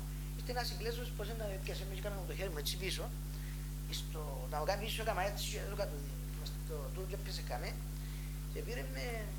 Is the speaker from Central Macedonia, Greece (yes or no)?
yes; Agios Mamas, Central Macedonia, Greece; Και από αυτόν τον σύλλογο που λέγεται Αναγνωστήριον ή Παλιγκενεσία διαχθήκαμε πολλά οι Άγιο Μαμίδες.